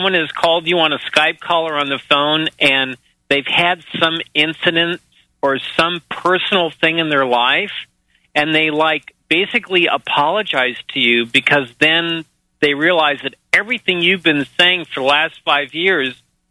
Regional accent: United States; now in New Zealand; as an American living in New Zealand, the biggest thing that shocked me

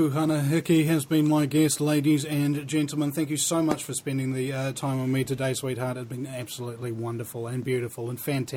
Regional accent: New Zealand; The first and only New Zealander in history to be offered a talk radio show on an American network.

